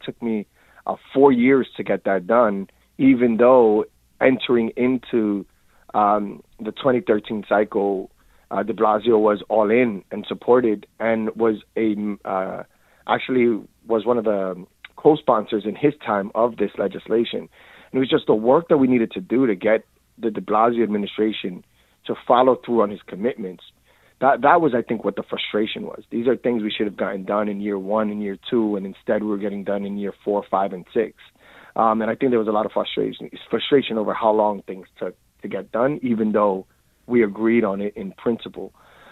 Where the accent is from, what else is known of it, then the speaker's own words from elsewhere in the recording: Williamsburg, New York, United States; The growing up in Williamsburg during that time was extremely difficult for me and most of my family.